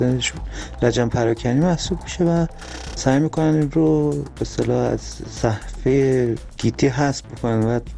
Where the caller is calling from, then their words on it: Tehran, Tehran Province, Iran; از تهران هستم.